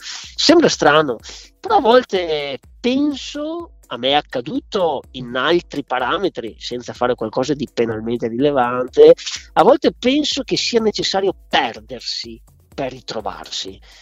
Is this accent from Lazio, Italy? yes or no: no; Veneto, Italy; sono veneto